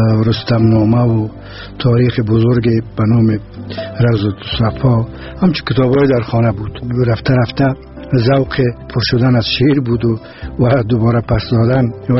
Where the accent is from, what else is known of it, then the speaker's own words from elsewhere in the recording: Mazar-i-Sharif, Balkh, Afghanistan; born there; بنده در سال 1329 در شهر مزار شریف در یک خانواده باسواد به دنیا آمدیم.